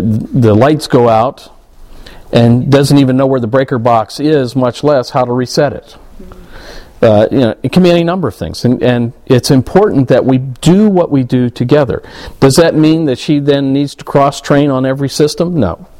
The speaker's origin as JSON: {"language": "English", "region": "the Carolinas", "country": "United States", "tie": "born or raised there", "said": "Now, I grew up down south, okay? I grew up down in the Carolinas."}